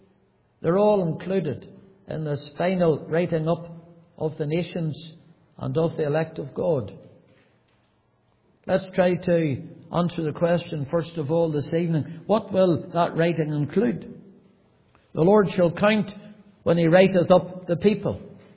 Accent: Banbridge, Northern Ireland, United Kingdom; born there; It always was a great pleasure to me to say I was born in Northern Ireland. I was born, brought into this world in the old hospital in Banbridge.

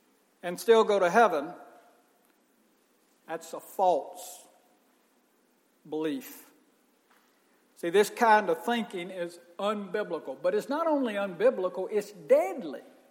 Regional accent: Laurel, United States; the youth group that I was raised with in Laurel.

